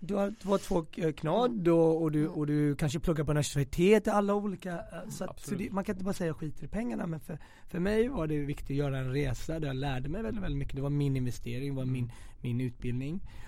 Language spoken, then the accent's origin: Swedish; Sweden; Alltså, jag kom från Sverige och om du kommer från en medelklassland så mitt behov av att tjäna pengar har aldrig existerat på samma sätt.